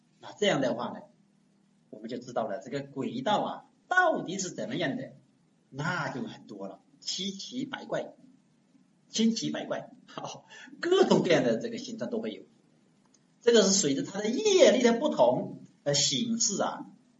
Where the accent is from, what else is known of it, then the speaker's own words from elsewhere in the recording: Wenzhou, Zhejiang, China; 我们温州人并不是很喜欢吃辣的